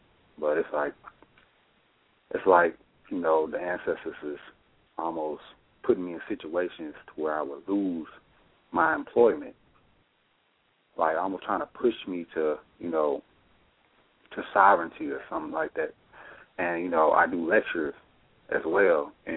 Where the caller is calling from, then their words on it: Memphis, Tennessee, United States; from 901. This is Memphis, Tennessee.